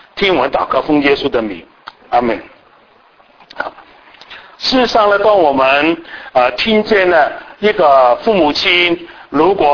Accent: Hong Kong; 我是香港出生，香港长大

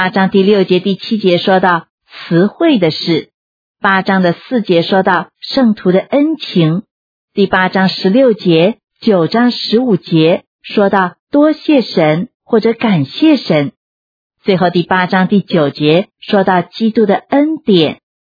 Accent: China; 意思就是他们穷到真的什么也没有，就像我们中国人说的一穷二白。

